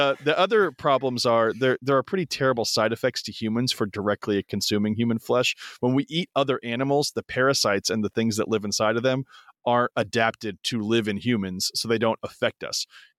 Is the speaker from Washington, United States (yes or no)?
yes; Washington, United States; I'm from Washington State, what every hippie in Washington State does every day already